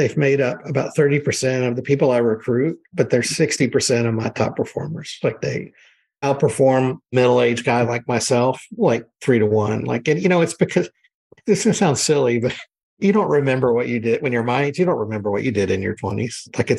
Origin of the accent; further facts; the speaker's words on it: New Orleans, Louisiana, United States; I grew up in New Orleans.